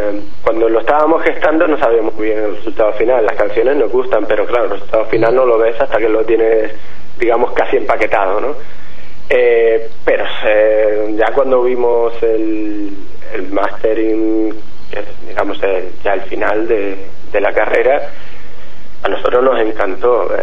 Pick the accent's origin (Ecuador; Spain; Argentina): Spain; Canary Islands; Yo soy de Canarias como él también. Y nada, cuando éramos adolescentes íbamos por ahí con la guitarra en la playa